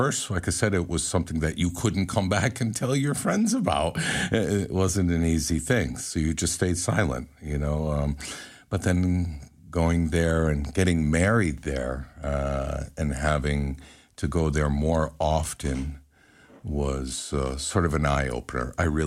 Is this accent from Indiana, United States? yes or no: no; Bridgeport, Connecticut, United States; So, and I, you know, growing up, that's where I was, in Bridgeport.